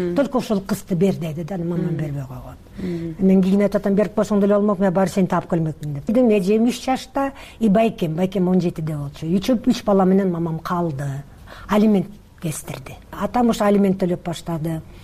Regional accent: Mongolia; Тиги Монголиядан биз келдик байкем, таякемдикине.

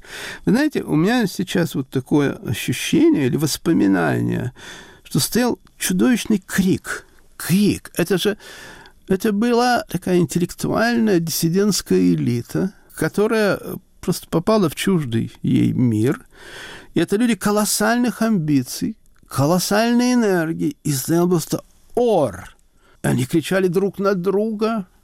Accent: Saratov, Saratov Oblast, Russia; born there; Но я сказал, что я родился в Саратове.

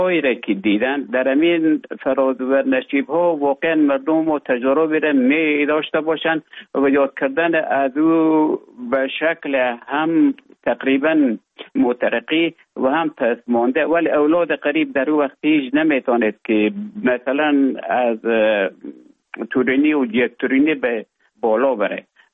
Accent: Afghanistan; moved away as an adult; also born or lived in Russia; now in Finland; ما در افغانستان بودم. بعد از ای که از افغانستان طالبان آمدن به اوج گذار محکمه که مشکل بود و آمدم به طرف های روسیه و از روسیه آمدم به ایجه به فنلان.

